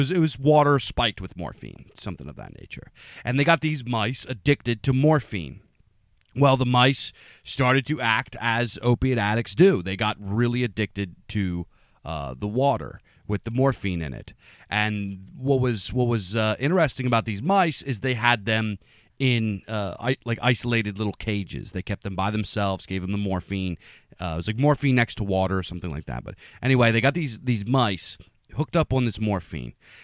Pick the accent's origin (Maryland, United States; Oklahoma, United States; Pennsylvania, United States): Pennsylvania, United States; It was horrible here, especially like in my hometown, and you know, here in PA, we got absolutely smashed with it.